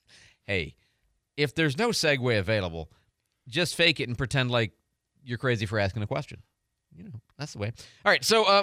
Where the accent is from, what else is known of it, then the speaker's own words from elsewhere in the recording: Midwest, United States; I grew up in the Midwest, I grew up where there was snow.